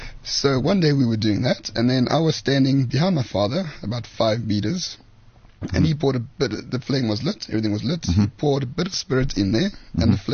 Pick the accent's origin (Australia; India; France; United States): France; the South; So I grew up in the South. Brew on a farm.